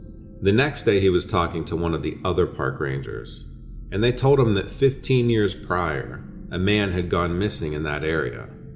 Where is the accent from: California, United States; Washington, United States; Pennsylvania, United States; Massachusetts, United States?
Washington, United States; Graham; I grew up in Graham, Washington, a small town just southeast of Tacoma.